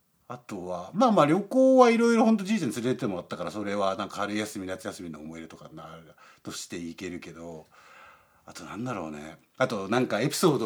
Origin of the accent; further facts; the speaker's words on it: Urawa, Saitama, Japan; 俺中学の時に地元の浦和であった花火大会に一回行ったきり行ったことがないかもしれない。